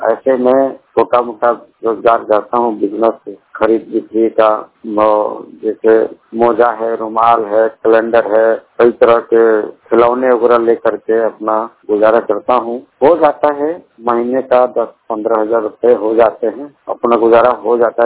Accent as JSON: {"language": "Hindi", "region": "Bihar", "country": "India", "said": "मैं बिहार से बिलोंग करता हूँ और मैंने बीए किया है, ग्रेजुएशन मेरा कंप्लीट है और मेरी उम्र 47 है, 47 स्टार्ट है।"}